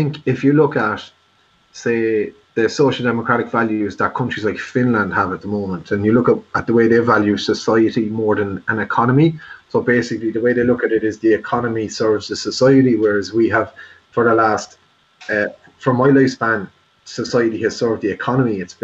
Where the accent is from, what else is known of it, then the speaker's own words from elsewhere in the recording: Ireland; as Irish people, we tend to be quite passive, so Irish society tends to just regress back towards, like, what we've always been told.